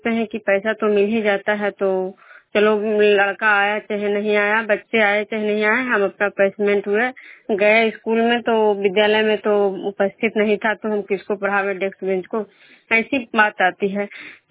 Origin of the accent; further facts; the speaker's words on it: Bishnupur, Bihar, India; मैं बिष्णुपुर ग्राम नालंदा जिला नगरनौसा प्रखंड के निवासी हूँ, बिहार राज्य से।